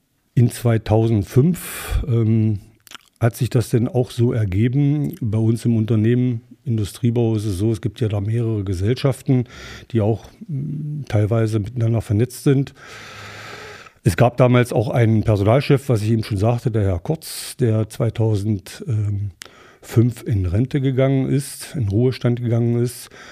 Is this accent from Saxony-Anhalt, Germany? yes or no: yes; Quedlinburg, Saxony-Anhalt, Germany; born there; Wohnen tue ich in der Gemeinde Hü, Ortsteil Badersleben. Aber in Quedlinburg wurde ich geboren.